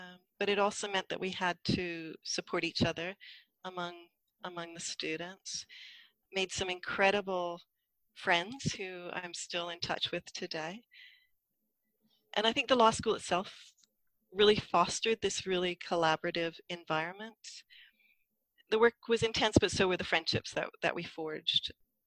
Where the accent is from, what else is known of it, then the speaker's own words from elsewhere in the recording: Vancouver, British Columbia, Canada; Well, having been born and bred in Vancouver, I also had friends who were attending UBC Law